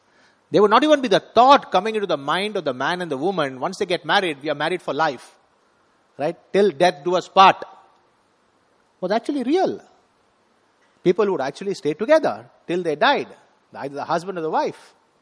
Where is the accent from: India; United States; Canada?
India; proud to say that we are Indians